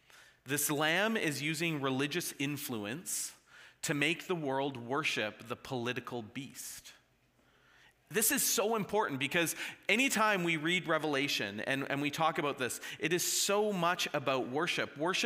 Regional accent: Canada; I'm Canadian.

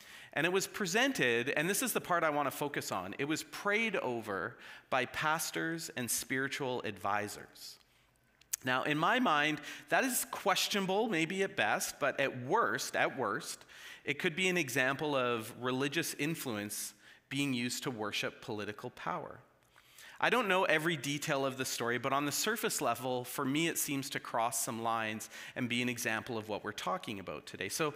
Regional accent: Canada; I'm Canadian.

